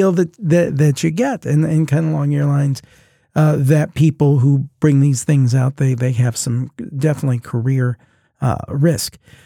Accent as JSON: {"language": "English", "region": "Ohio", "country": "United States", "said": "in my neck of the woods, I'm from Ohio, and in southern Ohio, we have these great mounds."}